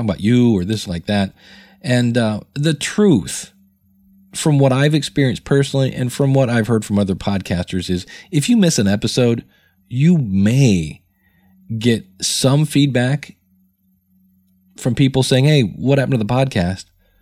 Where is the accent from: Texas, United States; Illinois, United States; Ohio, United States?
Ohio, United States; Akron; You know, I was born and raised in Akron, Ohio, and this was in downtown Akron